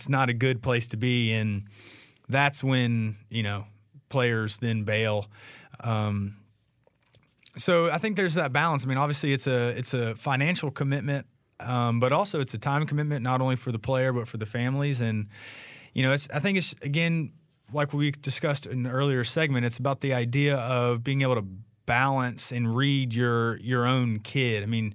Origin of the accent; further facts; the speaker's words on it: Chapel Hill, North Carolina, United States; I grew up in Chapel Hill, so I still call it University Mall, even though it's University Place now.